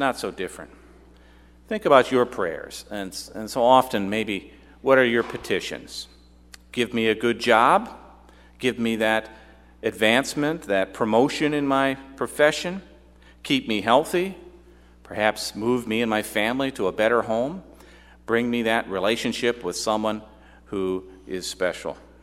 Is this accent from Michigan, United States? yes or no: yes; Michigan, United States; but I'm from Michigan, so you know.